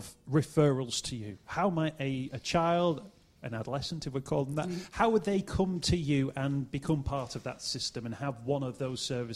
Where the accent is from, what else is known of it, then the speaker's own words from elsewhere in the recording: Chorley, North West England, United Kingdom; accent: Chorley; See, I've only heard that phrase in Liverpool, right? So my Chorley accent has betrayed me there.